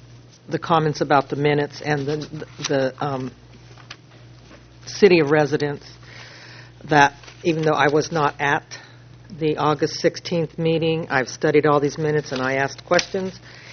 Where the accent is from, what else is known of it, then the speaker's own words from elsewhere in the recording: Oceano, California, United States; I'm from Oceano, and I'm very proud to say I live in Oceano.